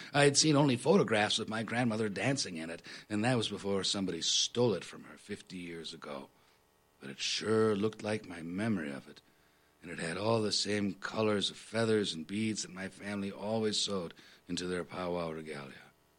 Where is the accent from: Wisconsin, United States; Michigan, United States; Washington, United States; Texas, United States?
Washington, United States; Spokane; now in Seattle, United States; I grew up in Spokane, moved to Seattle 23 years ago for college